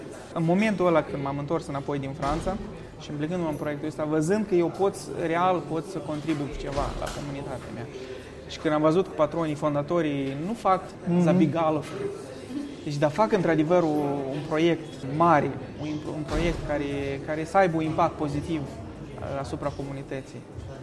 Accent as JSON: {"language": "Romanian", "country": "Moldova", "said": "oameni buni, noi suntem moldoveni."}